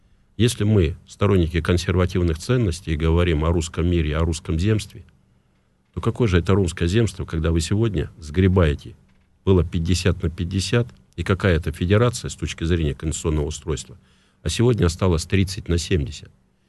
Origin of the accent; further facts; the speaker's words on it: Novosibirsk Oblast, Russia; я вот только из Новосибирской области, не допустили на выборы губернатора меня